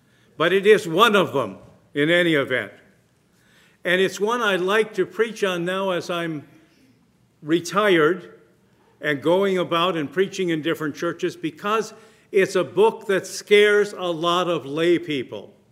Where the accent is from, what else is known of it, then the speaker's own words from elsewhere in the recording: United States; accent: Yankee; I hope that you can all understand my Yankee accent.